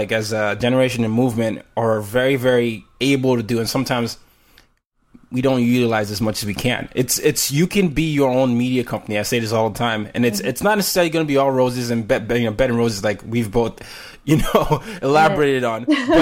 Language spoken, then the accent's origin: English; Nigeria; now in United States; I have to go through that because I'm Nigerian